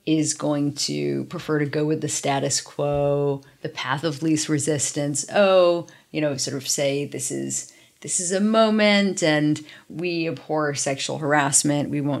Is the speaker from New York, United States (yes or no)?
yes; New York, United States; In New York. I grew up actually in Soho, but before...